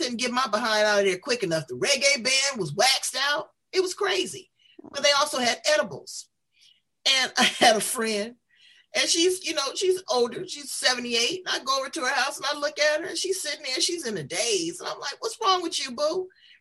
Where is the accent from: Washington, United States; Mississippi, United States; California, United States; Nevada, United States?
California, United States; Los Angeles; Now I'm from South Central LA.